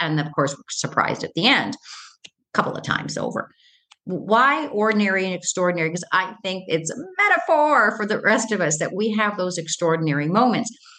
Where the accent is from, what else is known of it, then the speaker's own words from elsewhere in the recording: New York, United States; I set it in a fictionalized version of my hometown in northern New York State on the shores of Lake Ontario.